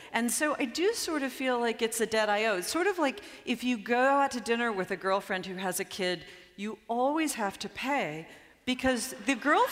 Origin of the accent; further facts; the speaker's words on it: Nashville, Tennessee, United States; I'm from Nashville, so everybody has those "What would Jesus do?" bracelets